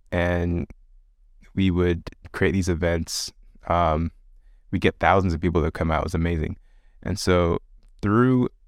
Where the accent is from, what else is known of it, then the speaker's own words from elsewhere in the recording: Nigeria; now in Australia; I am a Nigerian-American currently living in Australia, believe it or not.